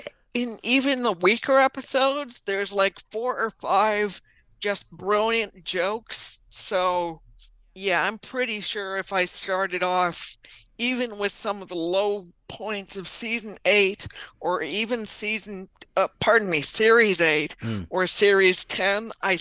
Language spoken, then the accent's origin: English; Canada; maybe it's because I'm Canadian